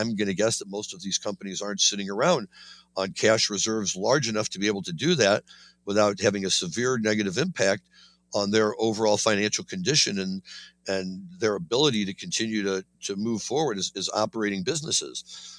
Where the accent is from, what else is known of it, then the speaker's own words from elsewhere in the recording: Missouri, United States; And now we turn to a story that's coming out of my home state, Missouri